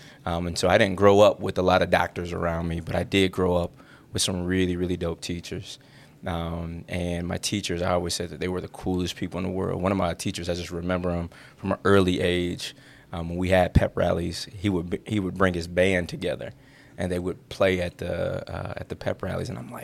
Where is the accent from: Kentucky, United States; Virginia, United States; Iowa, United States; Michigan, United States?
Michigan, United States; Lansing; I am currently a principal in the Lansing School District. What's really cool is I'm actually from Lansing, and I graduated from the Lansing School District.